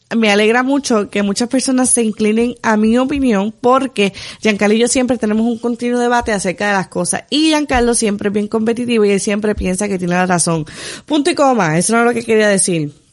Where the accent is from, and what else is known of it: Puerto Rico